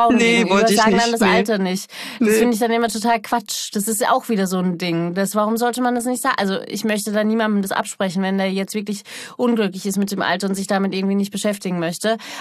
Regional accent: Vienna, Austria; Also ich bin sehr Wien verwurzelt. Deswegen würde ich auch immer sagen, ich komme aus Wien, obwohl ich eigentlich eine deutsche Staatsbürgerschaft habe.

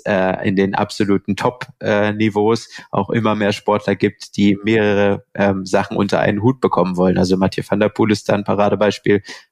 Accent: Lower Saxony, Germany; ich werde als Niedersachse schon immer so angeschaut, wie bei euch kann man noch Mountainbiken.

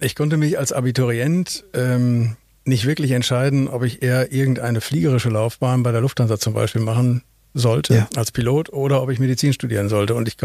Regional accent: Münster, North Rhine-Westphalia, Germany; Bei mir war das in meiner Heimatstadt in Münster damals

